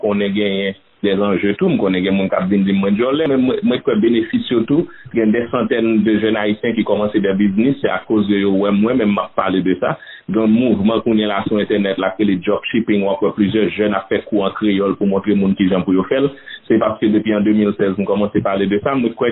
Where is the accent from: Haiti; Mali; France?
Haiti; Plaisance-du-Sud, Nippes; now in United States; nous sommes en Haïti, nous sommes Plaisance du Sud, donc c'est 6e section rurale de Petit-Trou-de-Nip, qu'on y est là, l'arrivée de la communauté Plaisance du Sud, Plaisance de Nip. Je suis ici aux États-Unis